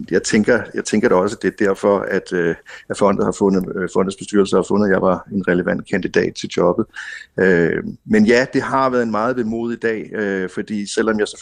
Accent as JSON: {"language": "Danish", "town": "Odense", "region": "Region of Southern Denmark", "country": "Denmark", "said": "jeg kommer fra Odense"}